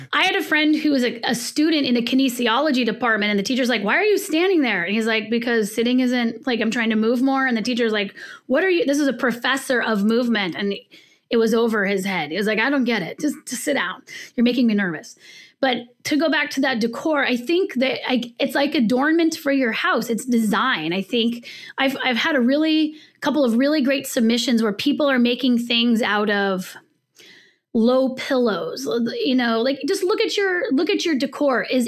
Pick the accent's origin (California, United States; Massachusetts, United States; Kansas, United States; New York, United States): California, United States; I'm from the West Coast. I was born in California.